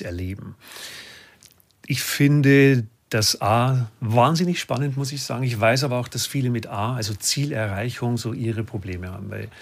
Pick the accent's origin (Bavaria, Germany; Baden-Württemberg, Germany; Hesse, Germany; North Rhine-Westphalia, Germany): Bavaria, Germany; In meiner bayerischen Heimat in Niederbayern ist der Stammtisch gewesen.